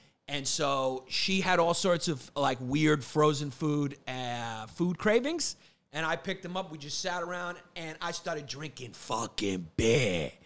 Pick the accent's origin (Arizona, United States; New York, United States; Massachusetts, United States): New York, United States; Brooklyn; Because I grew up in Brooklyn, and nobody can push out human beings quicker than a young Puerto Rican girl.